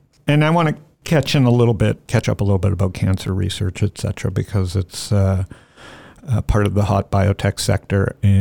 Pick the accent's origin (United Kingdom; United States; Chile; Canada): Canada; Because, you know, I'm Canadian. We have chains everywhere.